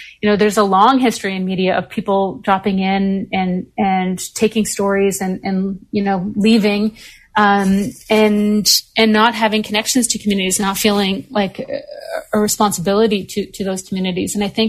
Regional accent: Saskatchewan, Canada; coming from Canada and being born and raised in Treaty 4 territory in Saskatchewan

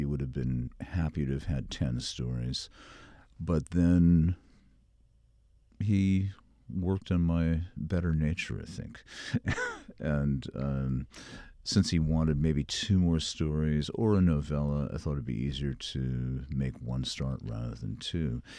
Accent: Connecticut, United States; also born or lived in Granville, United States / Virginia; I grew up in Connecticut. I lived in, I've had a house in Granville, New York for many years, since 1985. I lived for a couple of years in Virginia, but aside from that, it's all been the Northeast.

